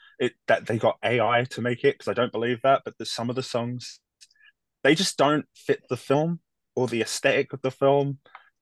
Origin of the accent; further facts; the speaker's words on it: United Kingdom; I'm British, but it's the kind of British cringe that I just can't hook onto.